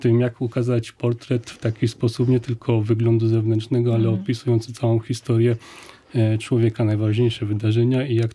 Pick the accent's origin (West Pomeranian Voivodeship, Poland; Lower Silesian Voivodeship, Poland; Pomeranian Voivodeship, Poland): Lower Silesian Voivodeship, Poland; Widziały właśnie opuszczenie Dolnego Śląska, moich rodzinnych stron przez Niemców